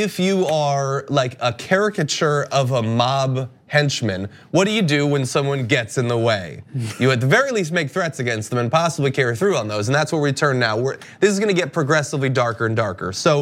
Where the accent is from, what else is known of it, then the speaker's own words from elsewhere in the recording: Connecticut, United States; my home state of Connecticut